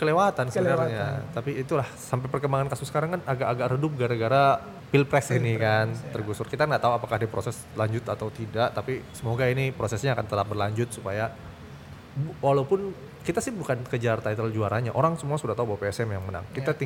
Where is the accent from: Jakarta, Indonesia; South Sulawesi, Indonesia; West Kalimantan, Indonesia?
South Sulawesi, Indonesia; Makassar; Season tahun lalu betul-betul yang kayak kita sebagai orang Makassar yang bilang ini mi momennya